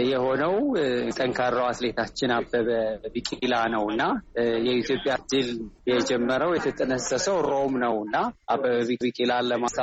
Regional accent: Addis Ababa, Ethiopia; እኔ የአዲስ አበባ ነው ተወልጄ ያደግኩት፣

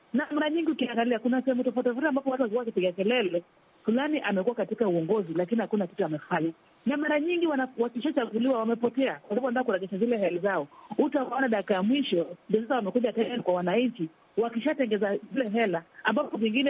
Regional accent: Mombasa, Mombasa County, Kenya; Na sehemu tunatoka kama Mombasa hii

